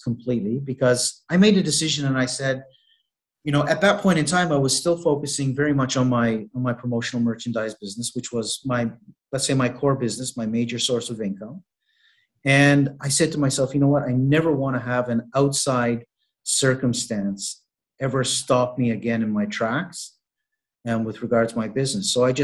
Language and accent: English; Canada; moved away as an adult; now in Malta; I am based here. I'm originally from Canada, but I have been based here in Malta now for the last, I believe we're going on 2 years.